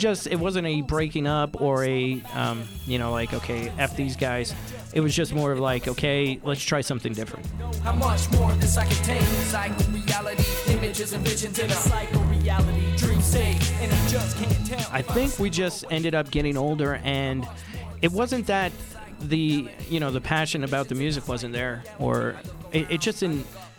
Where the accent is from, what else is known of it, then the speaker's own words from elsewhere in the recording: Utah, United States; And, you know, we're from Utah County, so we all met in Provo.